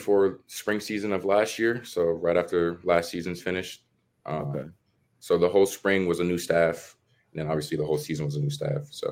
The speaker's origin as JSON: {"language": "English", "region": "New Hampshire", "country": "United States", "tie": "born or raised there", "said": "Yeah, I loved it. New Hampshire gets a lot of hate, though, for, you know, a lot of people don't know where New Hampshire is, really."}